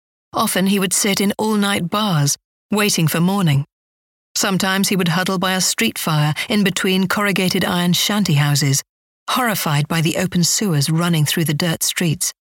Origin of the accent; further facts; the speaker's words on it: London, United Kingdom; accent: South London; I grew up in South London. I have a South London attitude, I'm a bit loose with my tongue and language.